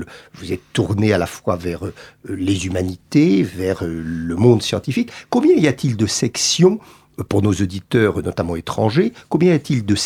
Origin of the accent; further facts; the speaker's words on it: France; Vous savez, je partage en tant que Français ce que disent les étrangers, tout à fait.